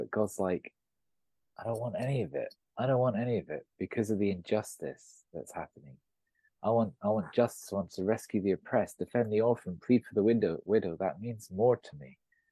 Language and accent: English; United Kingdom; When we look at other cultures and think, well, glad I'm British.